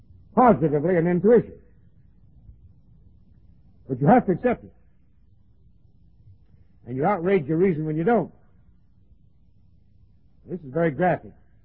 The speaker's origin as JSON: {"language": "English", "town": "Jacksonville", "region": "Florida", "country": "United States", "tie": "born there", "said": "I was born in Jacksonville, Florida, 63 years ago, last July the 6th."}